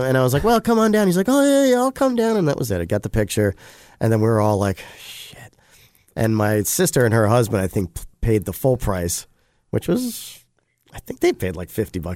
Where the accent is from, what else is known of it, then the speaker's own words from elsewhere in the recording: Atlanta, Georgia, United States; And I said, hey, we're up from Atlanta.